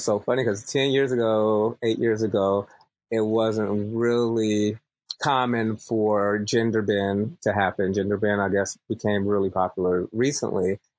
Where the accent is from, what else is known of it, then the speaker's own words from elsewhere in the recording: Dayton, Ohio, United States; I am originally from Dayton. So when you just said Ohio, I was like, whoa. Yes.